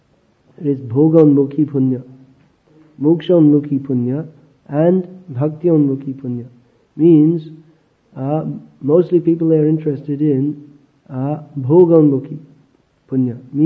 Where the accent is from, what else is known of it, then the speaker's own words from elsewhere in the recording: England, United Kingdom; I never learned his name, it's difficult. I'm English, I can't say these names very well.